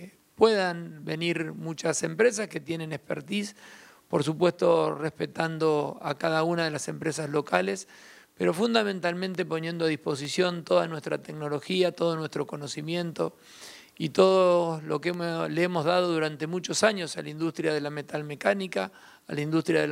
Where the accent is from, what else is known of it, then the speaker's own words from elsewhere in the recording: Santa Fe, Argentina; Nuestro ADN como santafesinos es un ADN productivo